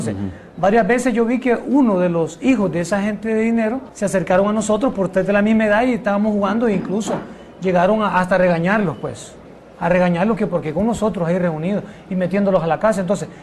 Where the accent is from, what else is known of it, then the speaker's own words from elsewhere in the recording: Santa Tecla, La Libertad, El Salvador; Yo crecí humildemente en Santa Tecla, en La Libertad.